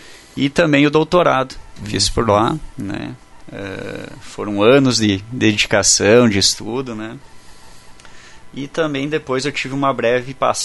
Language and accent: Portuguese; Itapejara d'Oeste, Paraná, Brazil; Eu sou natural de Itapejara.